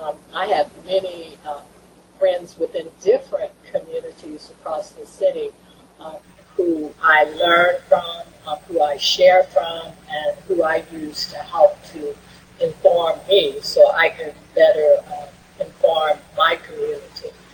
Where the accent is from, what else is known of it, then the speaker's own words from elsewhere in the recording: Canton, Kansas, United States; I was born and raised in Canton, Kansas, in a small township called Quintero, a very tight-knit community where truly the whole village raised you.